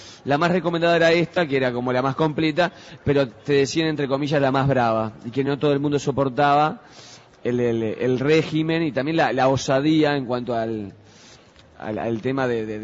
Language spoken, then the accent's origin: Spanish; Montevideo, Uruguay; Yo nací en Capurro y siempre me moví en Paso Molino, Belvedere. O sea, la zona oeste de Montevideo es la zona en donde nací y me acunó siempre.